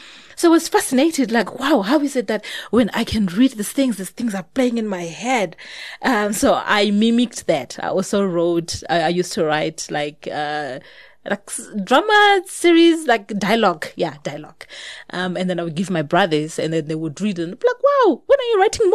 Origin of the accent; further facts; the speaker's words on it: Limpopo, South Africa; I come from Venda. I don't know anyone who have published.